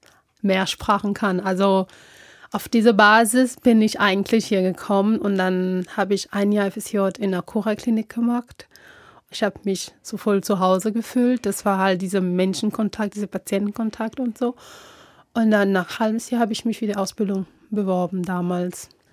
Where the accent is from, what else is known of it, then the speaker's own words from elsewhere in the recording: Togo; moved away as an adult; now in Baden-Baden, Germany; Ich habe eigentlich meine Heimat in Togo mein Abitur gemacht.